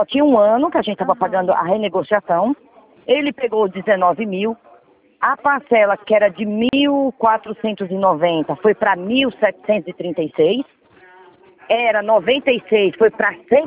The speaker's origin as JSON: {"language": "Portuguese", "region": "Ceará", "country": "Brazil", "said": "eu sou cearense e ele paulista."}